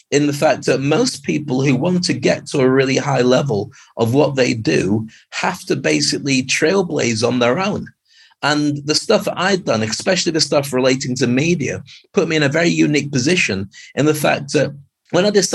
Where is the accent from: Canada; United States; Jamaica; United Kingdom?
United Kingdom; now in Dubai, United Arab Emirates; Well, I've been in Dubai for 30 years. I'm a Brit.